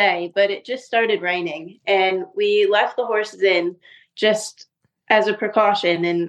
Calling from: Ocala, Florida, United States; I'm coming from Ocala, Florida, in my house right now.

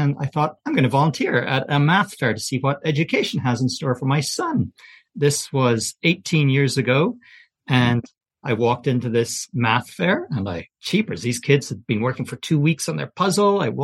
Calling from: Calgary, Alberta, Canada; I'm coming from Calgary in Canada, just like you guys.

